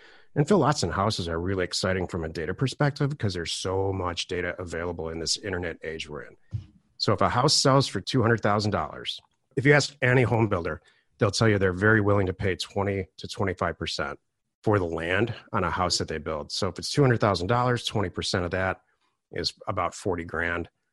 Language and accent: English; Michigan, United States; I'm from Michigan, and all of Michigan, I can't get to work with any product type